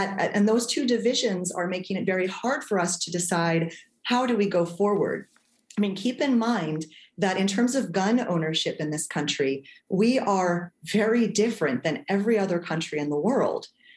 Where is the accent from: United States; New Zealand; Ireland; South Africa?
United States; to again have to discuss another horrible tragedy as an American, as a mother, as an educator. It's a very, very sad day once again for America.